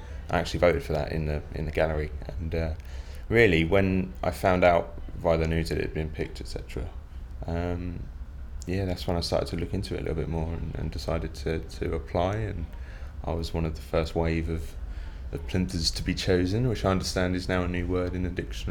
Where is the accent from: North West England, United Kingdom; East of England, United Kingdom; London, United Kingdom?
East of England, United Kingdom; Norwich; I am 26 now, and I come from Norwich.